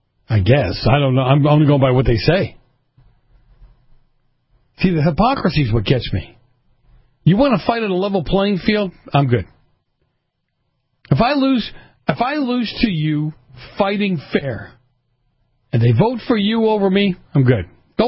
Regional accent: Boston, Massachusetts, United States; Look at my family and others that I know, where I grew up in Boston.

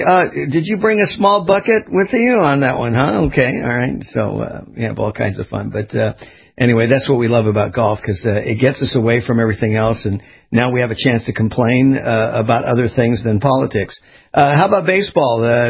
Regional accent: West Coast, United States; But, yeah, I grew up on the West Coast, and the Dodgers, that was my team.

